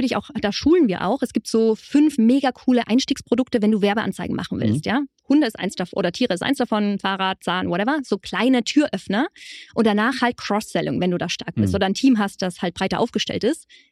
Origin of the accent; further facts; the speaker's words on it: Tyrol, Austria; now in Berlin, Germany; Ich komme aus Tirol, ich bin auf einem Biobauernhof in Bergen aufgewachsen. Wohnen jetzt in Berlin Dachgeschoss